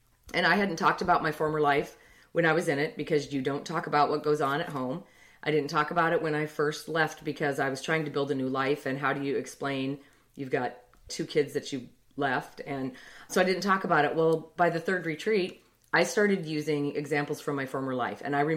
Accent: Bozeman, Montana, United States; I was raised in Bozeman, Montana on a dairy farm.

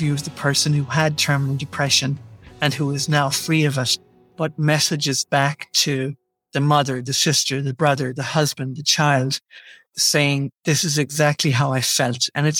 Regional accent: Ireland; because I come from Ireland and I'm ancient and she comes from New York and she's young

